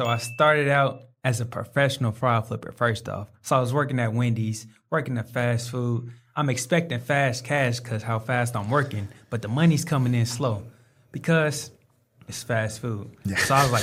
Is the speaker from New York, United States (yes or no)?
no; Kansas City, Missouri, United States; Kansas City, Missouri. Okay. Home of the Chiefs.